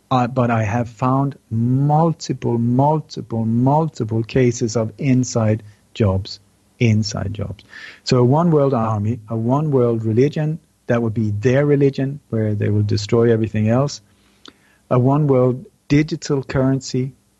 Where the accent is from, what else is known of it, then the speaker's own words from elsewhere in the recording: Sweden; also born or lived in Denmark; I was born in Denmark. I grew up in Sweden.